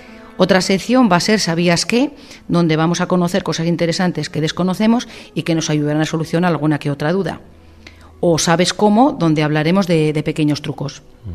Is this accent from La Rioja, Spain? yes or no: yes; Huércanos, La Rioja, Spain; now in Nájera, Spain; soy de Huércanos, pero vivo aquí en Nájera hace muchos años.